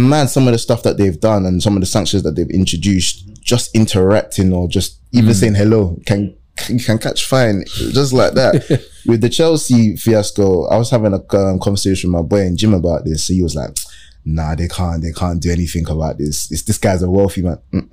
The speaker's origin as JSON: {"language": "English", "country": "Nigeria", "said": "obviously, I'm Nigerian, so I can understand the cultural aspect."}